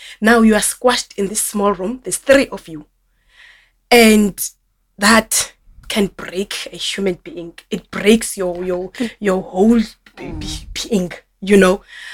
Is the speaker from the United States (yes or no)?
no; South Africa; English is a second language; I come from South Africa. If you know South Africa is a well-developed country where we used to have our jobs, where we used to have houses and all that.